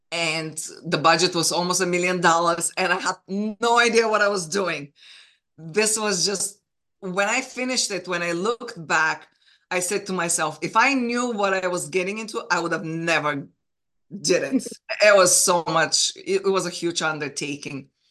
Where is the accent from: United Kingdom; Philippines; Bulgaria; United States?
Bulgaria; But I was born and raised in Bulgaria, communist Bulgaria. And I grew up during the communist time.